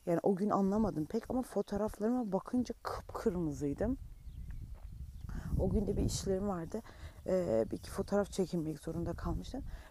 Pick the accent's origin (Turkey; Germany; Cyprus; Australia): Turkey; Bolu; Evet, şu an köyümüzdeyiz. Ben aslen Bolulu'yum. Bunu söylemiş miydim hatırlamıyorum ama Bolu'nun Göynük ilçesinin bir köyündeyiz. Ve çok küçük bir köy. Bu köyü şöyle düşünebilirsiniz. Ya belki 50 tane hane vardır. Bu 50 hanenin 30'u zaten akraba.